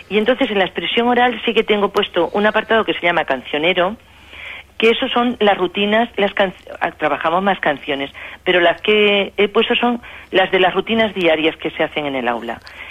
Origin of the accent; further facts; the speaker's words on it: Extremadura, Spain; now in Valencia, Spain; Me siento extremeña, aunque llevo muchos años en Valencia